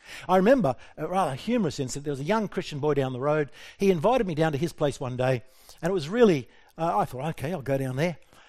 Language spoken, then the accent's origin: English; Australia; I have koala grey. I'm an Aussie.